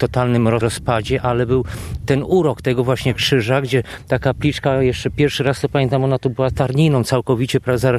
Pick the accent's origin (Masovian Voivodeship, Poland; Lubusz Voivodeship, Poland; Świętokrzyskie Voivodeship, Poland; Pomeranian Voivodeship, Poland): Świętokrzyskie Voivodeship, Poland; Sandomierz; Jesteśmy z Sandomierza.